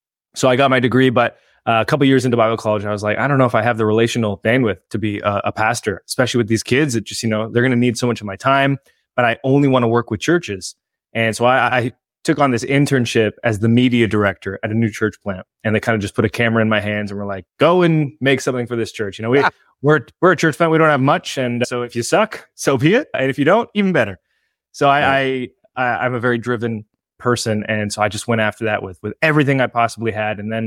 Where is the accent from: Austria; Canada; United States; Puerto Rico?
Canada; I'm Canadian. I live in Niagara-on-the-Lake, which is about an hour south of Toronto, real close to the American border.